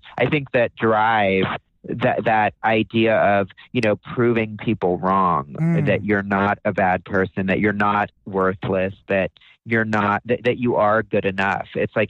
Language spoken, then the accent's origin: English; Florida, United States; I grew up actually in South Florida. I'm probably one of the rare native Floridians.